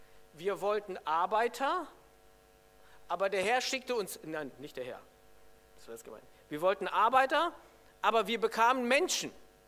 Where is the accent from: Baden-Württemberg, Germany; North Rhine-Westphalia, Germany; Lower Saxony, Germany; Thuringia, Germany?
Lower Saxony, Germany; Wolfsburg; Also ich komme aus Wolfsburg und früher, als noch nicht alles zugebaut war, das ist so der Süden, der Lüneburger Heide.